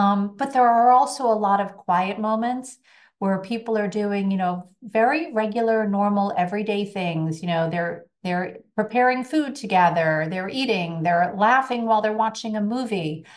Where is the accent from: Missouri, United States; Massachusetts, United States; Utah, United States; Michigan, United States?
Massachusetts, United States; Boston; I'm from the Boston area.